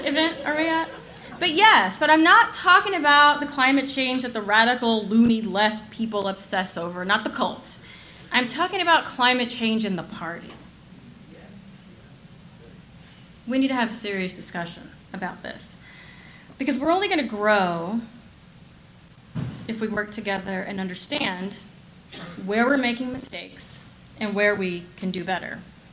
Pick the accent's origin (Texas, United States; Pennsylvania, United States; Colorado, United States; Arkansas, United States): Texas, United States; I am from the People's Republic of Texas.